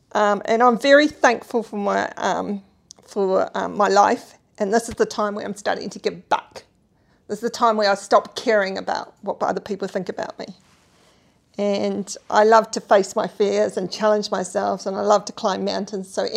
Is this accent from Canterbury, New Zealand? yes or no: yes; Christchurch, Canterbury, New Zealand; born there; I was born in Christchurch in the spring of 1967.